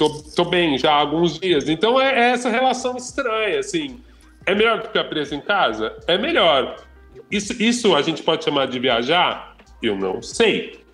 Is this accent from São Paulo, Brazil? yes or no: yes; São Paulo, Brazil; now in Rio de Janeiro, Brazil; ainda mais sendo paulistano e estando no Rio